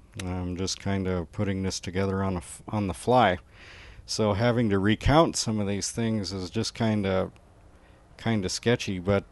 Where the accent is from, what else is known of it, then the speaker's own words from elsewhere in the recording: Nebraska, United States; also born or lived in Wagner, South Dakota; I was born in Wagner, South Dakota. I actually lived and go home to the Santee Sioux Indian Reservation, that's in the northeastern part of the state of Nebraska.